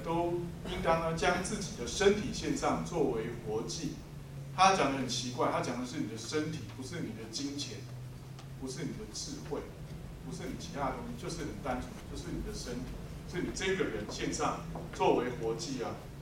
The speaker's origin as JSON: {"language": "Chinese", "country": "China", "said": "天是我们中国我们中国人传承下来，中国这个民族传承下来所敬拜的对象"}